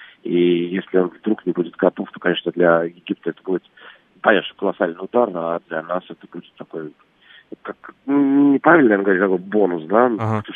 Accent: Moscow, Russia; мы из Москвы, из России.

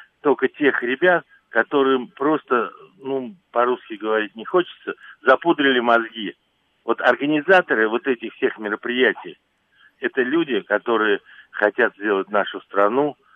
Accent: Moscow, Russia; я из Москвы.

